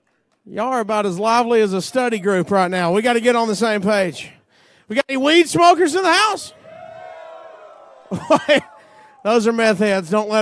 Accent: Alabama, United States; I'm from Alabama, so let me put it to you this way.

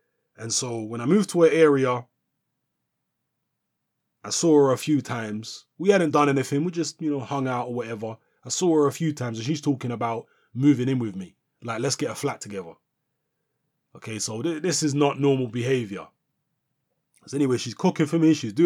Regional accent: London, United Kingdom; I ended up moving to the area where she lives in South London. I was, you know, I'm from South London anyway, but I moved to this particular area where she was from and where she lives.

